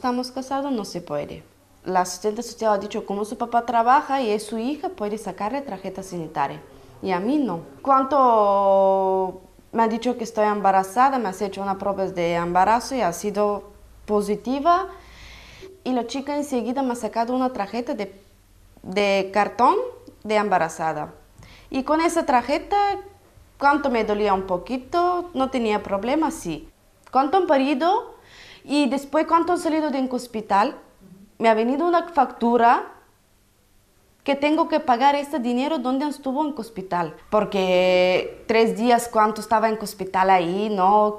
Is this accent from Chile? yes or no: no; Bulgaria; Spanish is a second language; moved away as an adult; now in Spain; Soy de Bulgaria. Llevo 3 años y medio, voy a hacer 4 años.